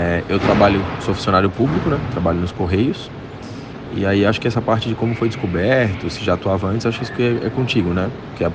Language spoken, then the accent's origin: Portuguese; São José, Brazil; eu sou natural de São José, eu nasci no regional.